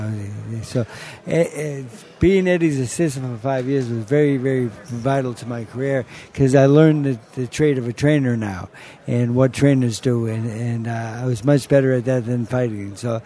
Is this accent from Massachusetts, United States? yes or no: yes; Dedham, Massachusetts, United States; I'm from Dedham, Massachusetts.